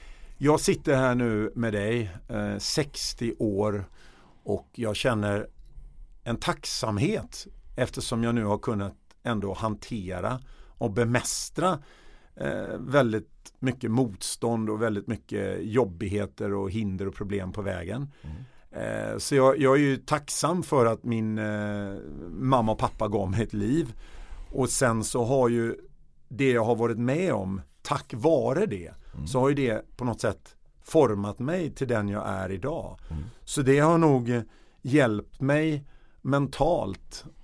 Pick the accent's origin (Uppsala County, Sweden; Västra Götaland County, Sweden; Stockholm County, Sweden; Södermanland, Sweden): Stockholm County, Sweden; Stockholm; så flyttade jag till Stockholm. Och där växte jag upp i en söderförort i Högdalen mellan jag var 8 år till jag var 20.